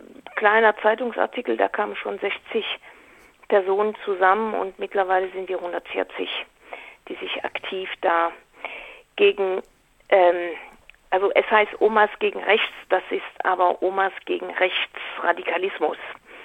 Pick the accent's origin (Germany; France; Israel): France; German is a second language; also selber bin Französin. Ich habe die 68er in Frankreich erlebt.